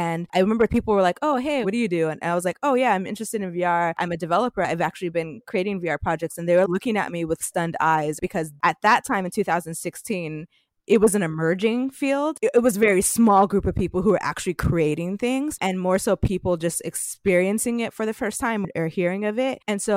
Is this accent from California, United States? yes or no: yes; San Jose, California, United States; When I moved back to Silicon Valley, because I'm from San Jose